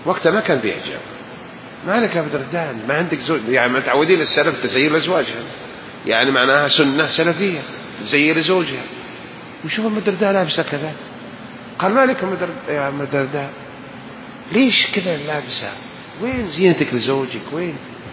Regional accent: Hejaz, Saudi Arabia; كلمة خطية اللي يقولونها أهل الشام ما تساوي عندنا أهل الحجاز؟

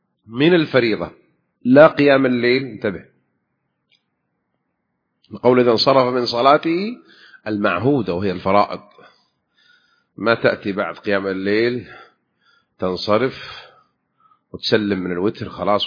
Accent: Jeddah, Makkah Province, Saudi Arabia; كنت في جدة في ساحل البحر وهي هذه بلدي ومسقط رأسي جدة

